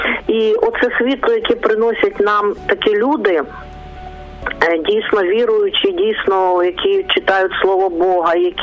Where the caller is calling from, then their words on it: Lviv Oblast, Ukraine; Я з Львівської області